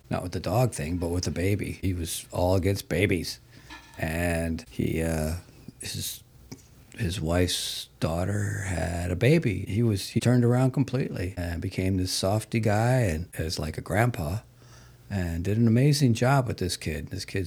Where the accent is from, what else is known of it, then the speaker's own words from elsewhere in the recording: Indiana, United States; Because I grew up in Indiana. You don't pick up a dog's poop.